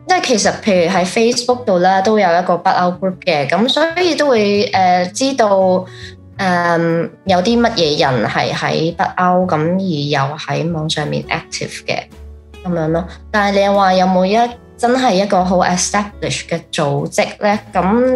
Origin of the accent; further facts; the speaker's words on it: Hong Kong; 我覺得是因為始終在香港長大啦